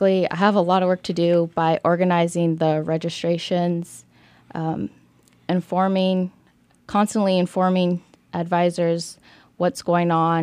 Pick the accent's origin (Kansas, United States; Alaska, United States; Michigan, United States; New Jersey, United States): Alaska, United States; Anchorage; I'm from Anchorage, Alaska.